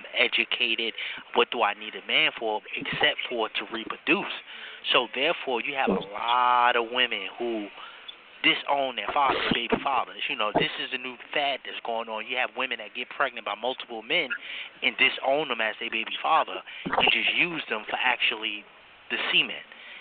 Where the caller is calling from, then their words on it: Newark, New Jersey, United States; I'm calling from New Jersey, Newark, New Jersey.